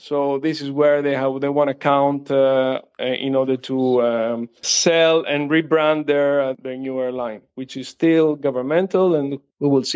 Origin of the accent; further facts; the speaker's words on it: Greece; I'm from Greece. I'm based in Athens, Greece